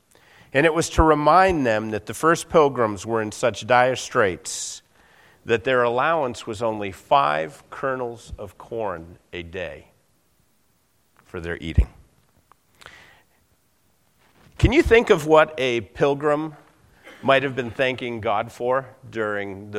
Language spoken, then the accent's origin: English; New England, United States; I mean, I come from New England, and the weather's a little different.